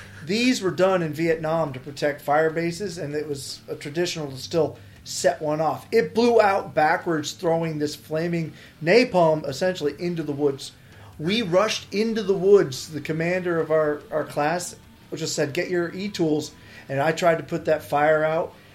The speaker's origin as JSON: {"language": "English", "region": "Northeast", "country": "United States", "said": "yeah, I'm from the Northeast, and they fought fires in the 50s."}